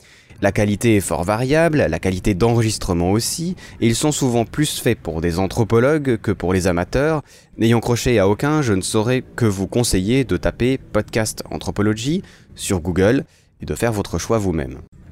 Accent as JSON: {"language": "French", "country": "Switzerland", "said": "je suis Suisse, j'ai pas vraiment le droit de juger"}